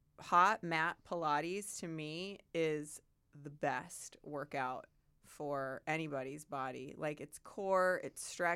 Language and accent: English; Midwest, United States; also born or lived in Chicago; I'm so glad I grew up in the Midwest. I love it.